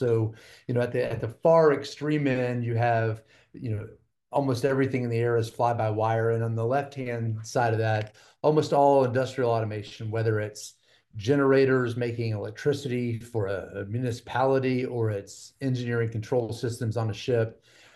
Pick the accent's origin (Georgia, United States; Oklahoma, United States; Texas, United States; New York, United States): Texas, United States; moved away as an adult; born and bred in Texas, left for 20 something years to serve the country in the Navy.